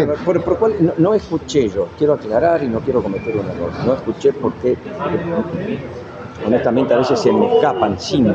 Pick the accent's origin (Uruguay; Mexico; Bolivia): Uruguay; por qué yo uruguayo no puedo invertir en mi empresa